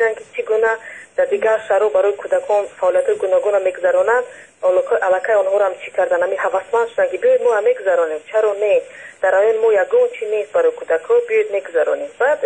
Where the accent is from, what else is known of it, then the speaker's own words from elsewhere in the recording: Ishkoshim, Gorno-Badakhshan, Tajikistan; همه ما بیشتر بیرون از تاجیکستان هستیم. خیلی ما بیرون بعد 2 هفته شد که از خارج اومدم.